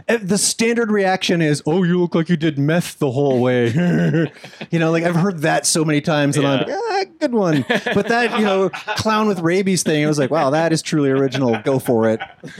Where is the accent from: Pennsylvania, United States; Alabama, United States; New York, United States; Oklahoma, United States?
Pennsylvania, United States; born there; Yeah, so I was born in Western Pennsylvania many years ago.